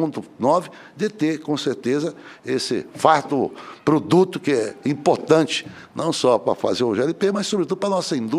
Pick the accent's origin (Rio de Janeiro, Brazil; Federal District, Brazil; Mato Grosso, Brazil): Mato Grosso, Brazil; como senador da República, e, sobretudo, como mato-grossense